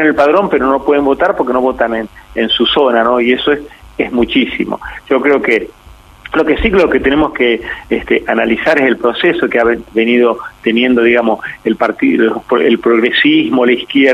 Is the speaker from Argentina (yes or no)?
yes; Argentina; yo soy ciudadano argentino